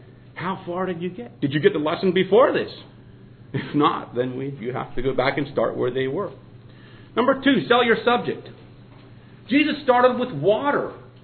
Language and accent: English; Missouri, United States; born there; I was born in Missouri